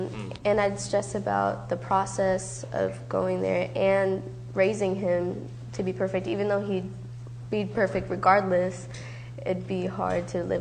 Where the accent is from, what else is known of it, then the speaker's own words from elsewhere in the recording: Wheaton, United States; born there; I was born in Wheaton.